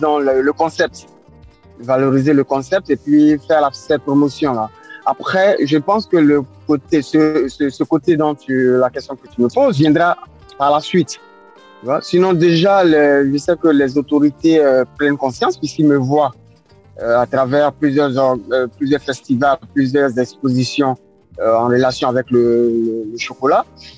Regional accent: Côte d’Ivoire; moved away as an adult; now in Paris, France; j'ai quitté la Côte d'Ivoire dans les années 2000 pour continuer mes études ici.

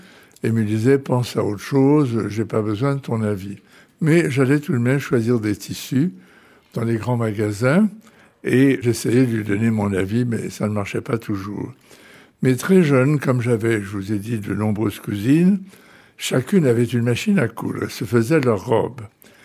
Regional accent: Beauvais, Hauts-de-France, France; Je suis né à Beauvais.

